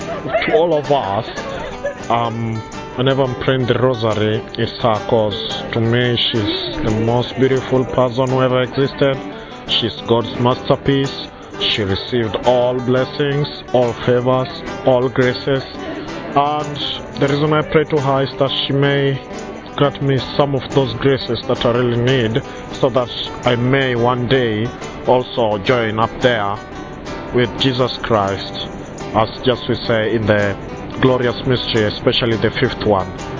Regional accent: Kenya; I'm from Kenya. I'm 30 years old.

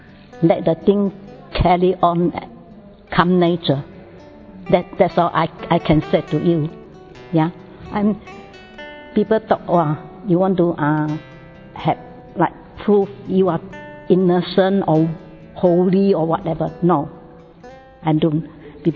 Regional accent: Singapore; from Singapore.

